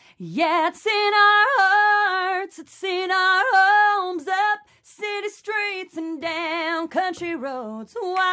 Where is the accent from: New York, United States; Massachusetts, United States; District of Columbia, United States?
Massachusetts, United States; And I'm like, "Come on. I'm from Massachusetts. This is nothing."